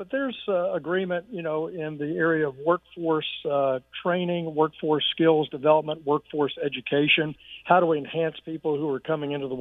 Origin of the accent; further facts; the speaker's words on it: Arkansas, United States; And I've seen great success here in my home state of Arkansas.